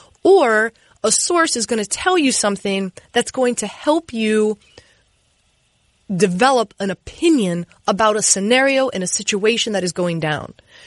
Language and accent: English; Miami, Florida, United States; I'm from Miami, and I knew Eric Spoelstra when Eric Spoelstra was the tape guy for the Miami Heat.